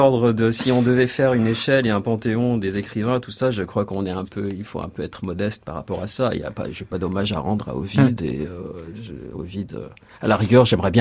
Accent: Algeria; moi j'ai vécu, je suis né en Algérie, j'ai grandi là-bas, il y avait absolument rien pour me distraire, donc c'était les années 70, un pays assez triste.

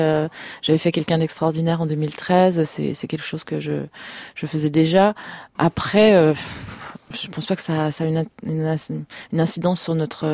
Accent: Quebec, Canada; born there; moi, je suis née au Québec. Ma mère, elle est d'origine écossaise, francophone. J'ai aussi du sang scandinave. Mon père, il est tunisien, mais il est berbère.

